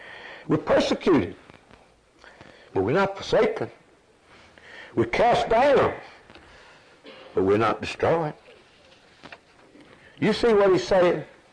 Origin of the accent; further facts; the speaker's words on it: Alabama, United States; born there; I was born down in Alabama years ago, and then the Depression hit, and my dad lost his job in the steel mill.